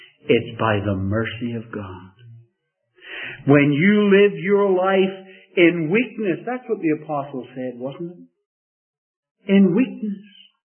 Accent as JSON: {"language": "English", "region": "Northern Ireland", "country": "United Kingdom", "said": "You know, I love that word because I'm from Northern Ireland."}